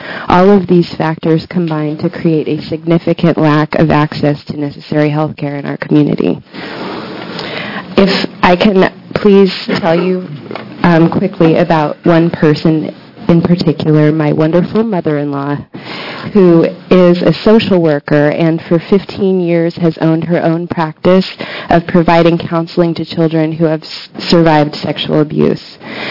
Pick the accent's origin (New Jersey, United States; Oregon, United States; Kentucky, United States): Oregon, United States; La Grande; I am from LeGrand, Oregon, in the northeast corner of the state.